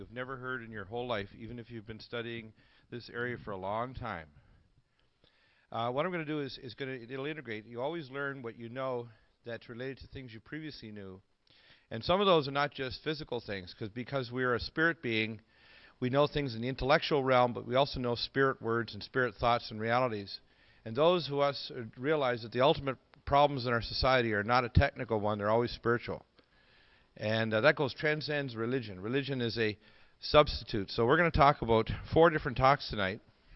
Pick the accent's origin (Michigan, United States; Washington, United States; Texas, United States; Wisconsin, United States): Michigan, United States; Detroit; I'm a dual citizen. I'm from Detroit, Michigan, licensed in three provinces.